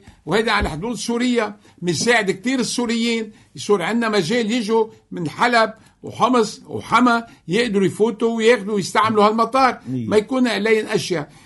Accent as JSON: {"language": "Arabic", "region": "North Governorate", "country": "Lebanon", "said": "بالنسبة لإلي بعاصمة الشمال، موجود بالشمال، انت هلا كعكاري عم تشوف هيك، انا كلبناني ابن لبنان وين ما كنت."}